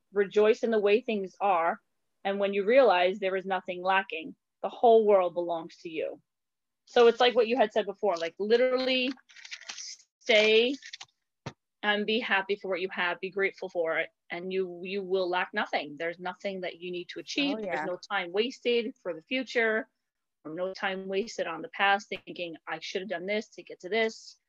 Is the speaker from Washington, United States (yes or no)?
no; New York City, New York, United States; I mean, I know I'm from New York City, but why do I have all this stuff?